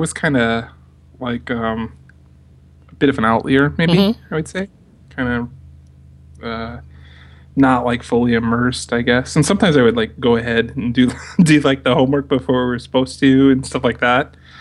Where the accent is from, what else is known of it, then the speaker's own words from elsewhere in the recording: Illinois, United States; born there; No, I was born in Illinois and then was in the military.